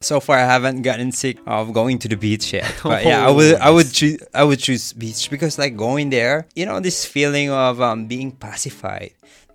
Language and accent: English; Philippines; moved away; Yeah, I came from the Philippines, and I'm a senior graduating now.